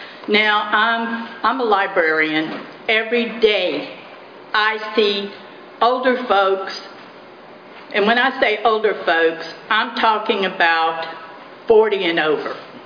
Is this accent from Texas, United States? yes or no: no; Denham Springs, Louisiana, United States; I'm from District 3 and from Denham Springs.